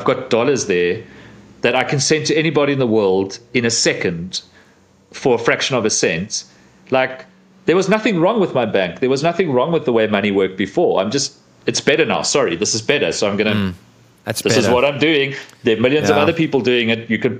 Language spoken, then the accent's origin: English; South Africa; in my home country of South Africa